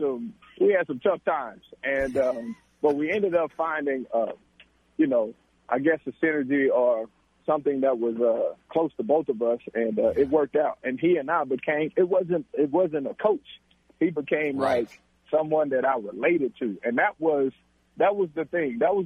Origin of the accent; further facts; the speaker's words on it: Monroe, Louisiana, United States; I'm from Monroe, Louisiana. I grew up playing basketball in my backyard in a dirt pile.